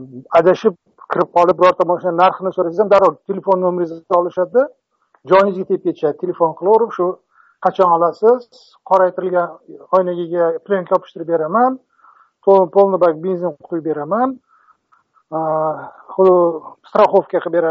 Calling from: Bangkok, Thailand; Bangkokdanman hozir.

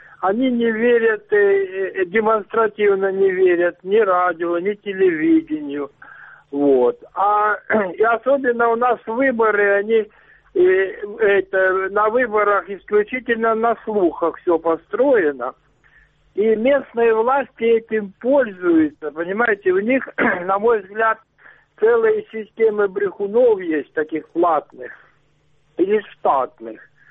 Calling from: Luhansk Oblast, Ukraine; Алло. Луганская область.

